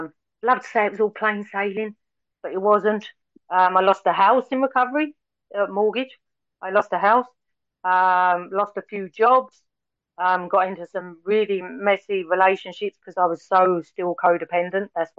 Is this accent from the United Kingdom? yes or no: yes; England, United Kingdom; I obviously people can hear my accent. I'm English